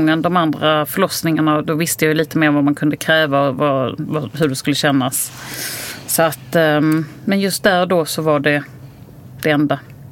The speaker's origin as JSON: {"language": "Swedish", "country": "Sweden", "said": "eftersom vi har fött de andra sen hemma i Sverige där det har varit helt annorlunda."}